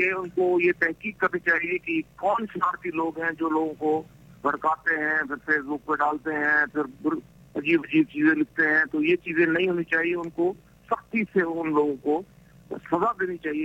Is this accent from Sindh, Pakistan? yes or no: yes; Ghotki, Sindh, Pakistan; دیکھیں, میرا ضلع ہے گھوٹکی